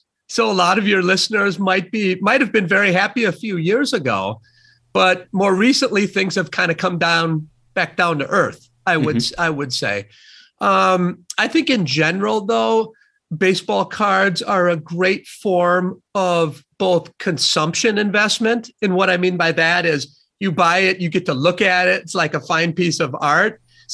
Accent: Sun Prairie, Wisconsin, United States; I was raised in Sun Prairie, Wisconsin.

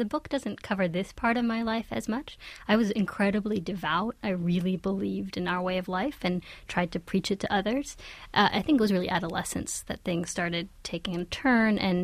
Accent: Pittsburgh, Pennsylvania, United States; I grew up in Pittsburgh. It's not a big ultra-Orthodox Jewish community

